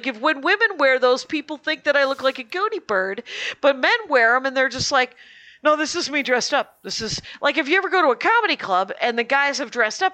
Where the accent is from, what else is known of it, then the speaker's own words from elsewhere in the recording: Wisconsin, United States; we would try to go low because we're from Wisconsin.